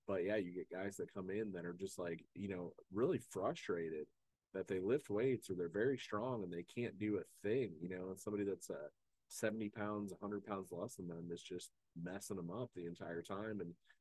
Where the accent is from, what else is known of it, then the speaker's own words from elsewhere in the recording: Avon, Ohio, United States; So I'm originally from Avon, Ohio, and they grew up in Westlake, Ohio, which is they actually touch different counties, but the towns actually touch each other.